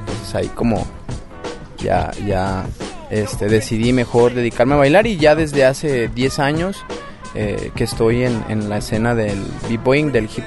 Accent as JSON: {"language": "Spanish", "town": "Guadalajara", "region": "Jalisco", "country": "Mexico", "tie": "born or raised there", "also_born_or_lived": "Tuxtla Gutiérrez", "said": "Tengo 27 años ya. Soy originario de Tuxtla Gutiérrez, Chiapas, pero radico en Guadalajara, Jalisco, desde los 5 años. O sea, nací allá, pero soy jalisciense 100%."}